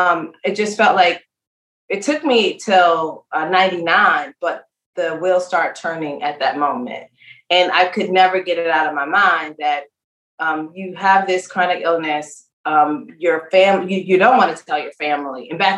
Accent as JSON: {"language": "English", "region": "Georgia", "country": "United States", "lives_now": "Maryland, United States", "said": "I think I live in Maryland, but I'm from Georgia. So I'm definitely a true Southern girl at heart. And just growing up in a small town in a small community"}